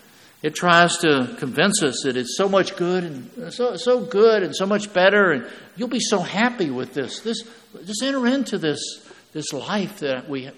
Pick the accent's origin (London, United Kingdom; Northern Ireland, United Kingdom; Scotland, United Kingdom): Scotland, United Kingdom; And being a Scotsman, I'm going to get a good price.